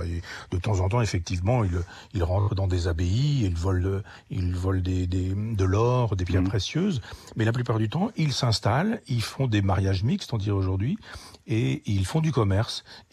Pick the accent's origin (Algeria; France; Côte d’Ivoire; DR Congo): France; Normandy; ça fait 10 siècles que je suis normand et avec une origine viking, très précisément.